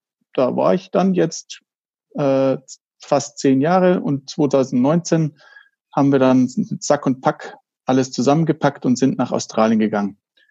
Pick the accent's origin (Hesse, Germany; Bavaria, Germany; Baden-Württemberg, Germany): Bavaria, Germany; Burghausen; Und obwohl man an der Grenze groß wird, denkt man da immer, ich bin Deutscher